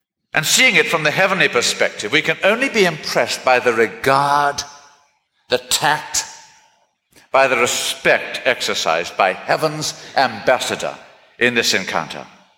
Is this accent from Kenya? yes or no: yes; Kabari, Kenya; born there; I was born in East Africa, and at a time when our family was living in a place called Kabari.